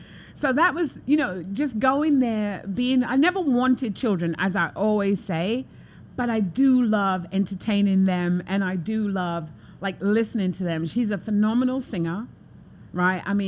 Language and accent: English; London, United Kingdom; I'm a Londoner, but I'm clueless now.